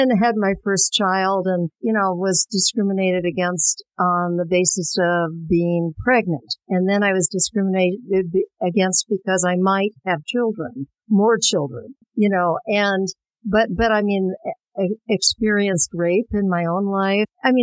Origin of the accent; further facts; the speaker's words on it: California, United States; also born or lived in Midwest; California, where I grew up, I was born in the Midwest, but California, where I grew up